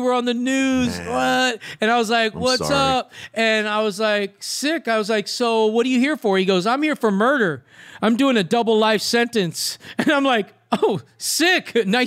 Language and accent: English; Venice Beach, California, United States; I'm from Venice Beach and snitches get stitches.